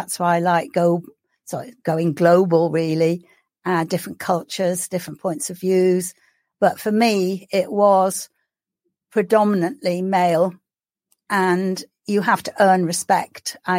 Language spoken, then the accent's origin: English; India; born there; Well, I was born in India, and for the first 7 years of my life, I had no formal education.